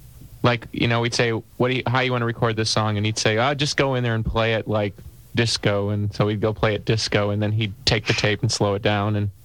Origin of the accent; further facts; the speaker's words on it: Midwest, United States; I mean, I think it's got a lot to do with growing up in the Midwest. You know, it's a kind of a more working class kind of vibe